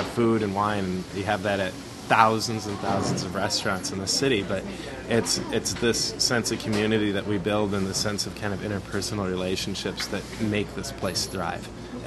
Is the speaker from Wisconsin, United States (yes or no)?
yes; Wisconsin, United States; And I'm like, well, we're from Wisconsin. That's, like, what we do.